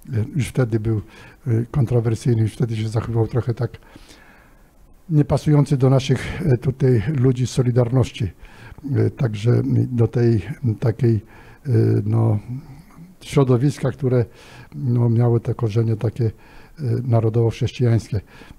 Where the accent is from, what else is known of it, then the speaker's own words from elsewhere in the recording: Szczecin, West Pomeranian Voivodeship, Poland; jestem ze Szczecina, wróciłem do Szczecina